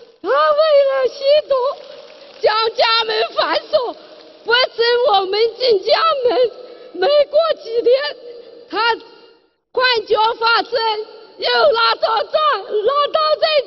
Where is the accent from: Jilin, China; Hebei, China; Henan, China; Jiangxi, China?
Jiangxi, China; 我是来自 江西南庄的弟子